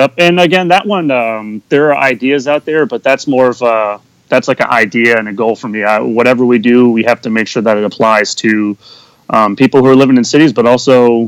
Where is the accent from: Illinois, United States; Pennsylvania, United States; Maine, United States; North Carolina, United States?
Maine, United States; where I grew up in Maine, it was very small, and the kids who went to college, then they left the state and didn't come back.